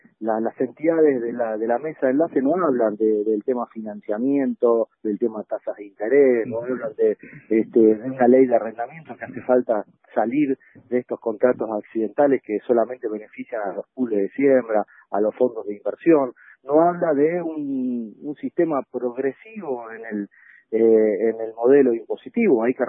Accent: Argentina

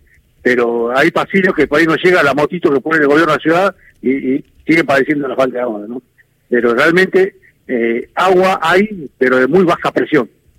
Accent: Jujuy, Argentina; paisano mío, pues soy jujeño, él es jujeño también.

